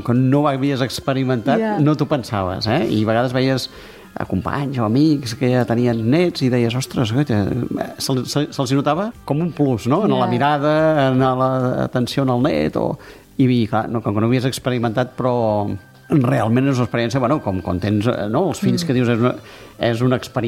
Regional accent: Sant Celoni, Catalonia, Spain; la gent de Sant Soni a vegades ens en donàvem una mica de vergonya

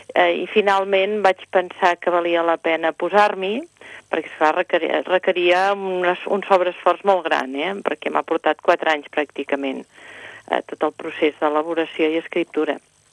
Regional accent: Celrà, Catalonia, Spain; pues evidentment que no renuncio als meus orígens, soc de Celrà.

